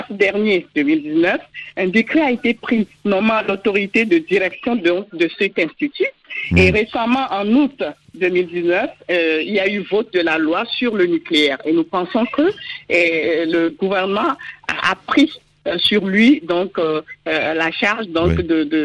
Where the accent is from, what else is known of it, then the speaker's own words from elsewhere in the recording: Togo; vous allez entendre chez nous au Togo dire que quand on te coupe le sein, tu vas mourir.